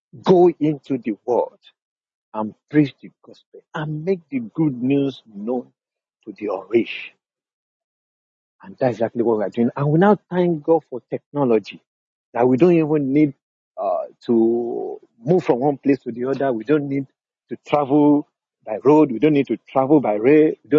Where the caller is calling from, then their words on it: Nigeria; I'm connecting from Nigeria.